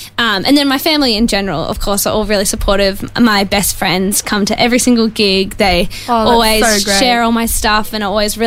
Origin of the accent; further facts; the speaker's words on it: Gerringong, New South Wales, Australia; also born or lived in United States; Always been in Gerringong, pretty much. I was born in the States, but have lived here.